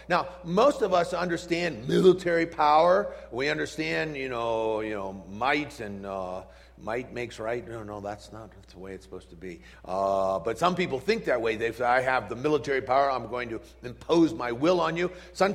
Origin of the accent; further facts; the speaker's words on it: Washington, D.C. area, United States; When I was a kid growing up outside Washington, D.C., we were not allowed to cross the district line.